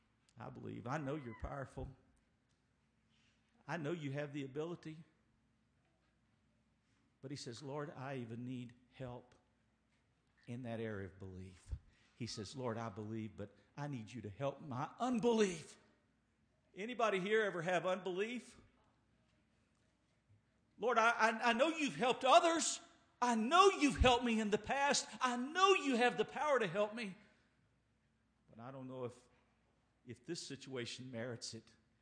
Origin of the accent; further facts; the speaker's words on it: Seagraves, Texas, United States; I'm so old that when I grew up in Seagraves, Texas, and went to first grade